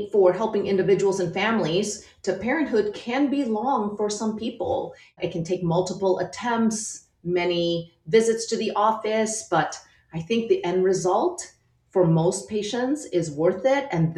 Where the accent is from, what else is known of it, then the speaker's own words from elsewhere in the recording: Midwest, United States; But I am originally from the Midwest, so that's why I'm back in the Chicagoland area.